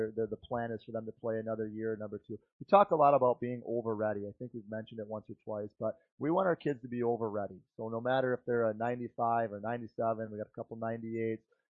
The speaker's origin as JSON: {"language": "English", "town": "Brighton", "region": "Michigan", "country": "United States", "tie": "born or raised there", "said": "Reed came out of Brighton High School hockey, my hometown."}